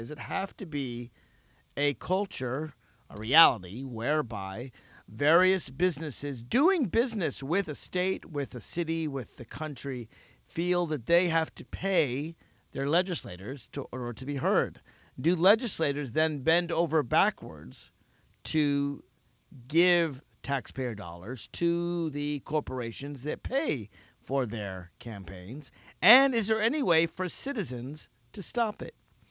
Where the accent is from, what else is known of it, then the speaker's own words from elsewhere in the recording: Alexandria, Virginia, United States; We just had an election right here in my hometown of Alexandria, Virginia, on Tuesday.